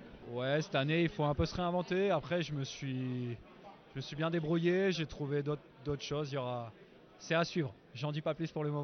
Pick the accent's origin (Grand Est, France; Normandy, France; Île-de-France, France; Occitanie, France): Grand Est, France; une poire qui s'appelle la poire du curé, qui est très présente chez nous en Lorraine.